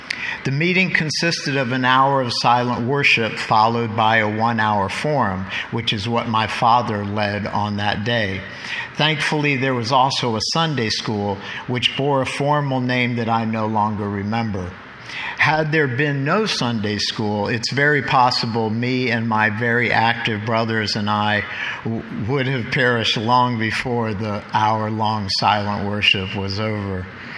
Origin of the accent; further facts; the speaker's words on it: Allentown, Pennsylvania, United States; I was born in Allentown, Pennsylvania in 1958, and I was raised in an immediate family that was not religious.